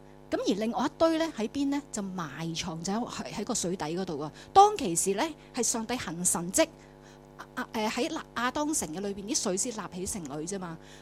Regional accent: Hong Kong; 咁明白我哋香港人，我哋喺劳碌嘅生活嘅，好繁忙嘅生活嘅里面

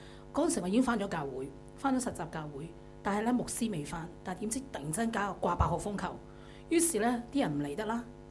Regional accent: China; 這種情形對我們中國人是很熟的，我們中國人那些家春秋啊，那些大户人家啊

